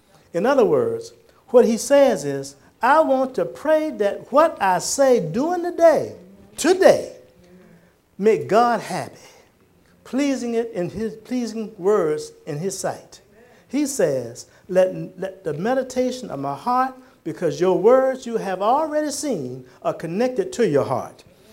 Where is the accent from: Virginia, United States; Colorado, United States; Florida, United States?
Virginia, United States; Williamsburg; when we grew up in Williamsburg, and we lived in East Williamsburg, which put me just outside the city school of James City County